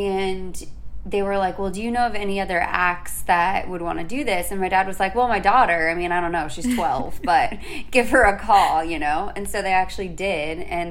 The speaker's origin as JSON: {"language": "English", "town": "West Palm Beach", "region": "Florida", "country": "United States", "said": "my city, I'm from West Palm Beach, Florida, which is funny because I feel like a lot of people are like, West Palm Beach, Florida, like, isn't that not country?"}